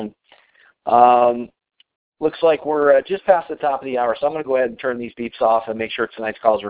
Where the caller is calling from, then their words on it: Colorado, United States; I'm calling in from Colorado tonight.